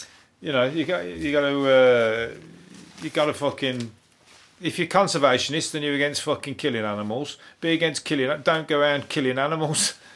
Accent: Birmingham, West Midlands, United Kingdom; Because the thing is, I don't sound intelligent, I'm from Birmingham.

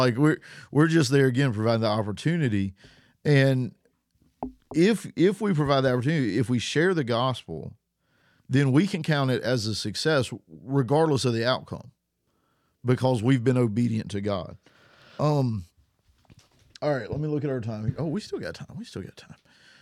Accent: the South, United States; if you hear me talk, I come from the South.

